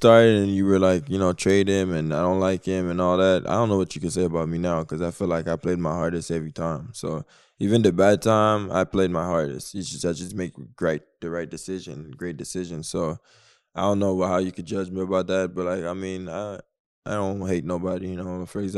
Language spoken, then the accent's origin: English; Canada; being in Toronto and, you know, living my life here. I'm Canadian.